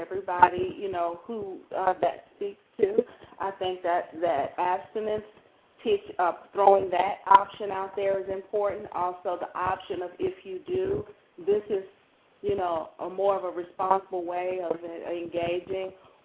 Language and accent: English; North Carolina, United States; now in Cleveland, United States; Actually, I'm calling from Cleveland. I'm from North Carolina, though.